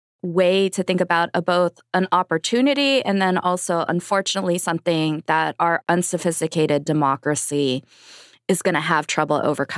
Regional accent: California, United States; The other thing in my home state of California

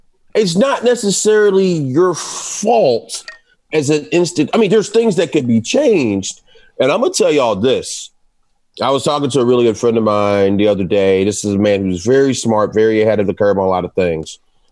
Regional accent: Atlanta, Georgia, United States; You know, when I grew up in Atlanta, UGA was that way in Georgia.

